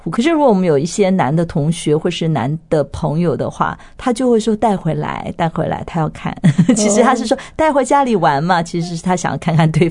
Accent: Taiwan; first language Mandarin Chinese; moved away as an adult; now in South Korea; 因为我从小在台湾长大嘛，然后在这边读书，然后也在这边工作，然后我是后来才因为结婚的关系，所以嫁到韩国去，所以国语应该是我的母语吧

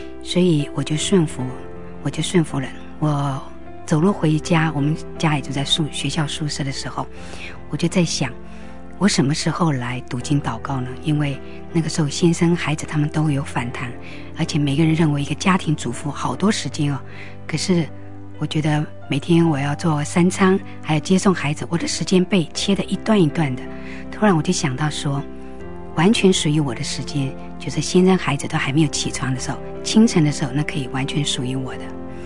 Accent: China; 我们中国人是读孔孟思想的

